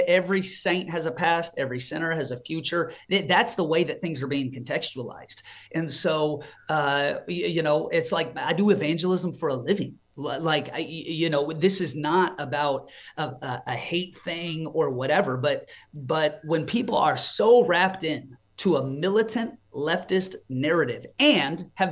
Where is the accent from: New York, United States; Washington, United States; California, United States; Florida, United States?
Washington, United States; Seattle; I grew up in the city. I was born in Seattle. I went to public school in Ballard. I'm a Seattle guy.